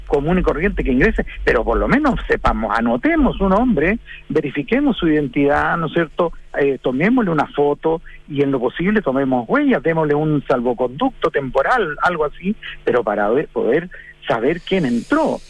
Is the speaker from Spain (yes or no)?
no; Iquique, Tarapacá, Chile; Yo soy iquiqueño, he visto la evolución que ha tenido la criminalidad.